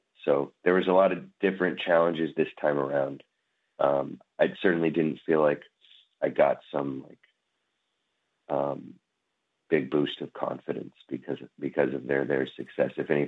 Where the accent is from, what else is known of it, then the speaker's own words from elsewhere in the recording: Oakland, California, United States; So I was born and raised in Oakland, and my dad didn't raise us in the urban Native community in Oakland.